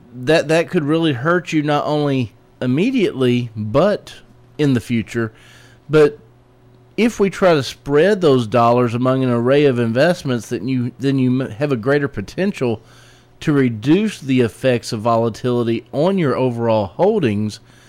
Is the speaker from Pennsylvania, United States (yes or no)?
no; Atlanta, Georgia, United States; You know, I'm a Braves man. I came from Atlanta.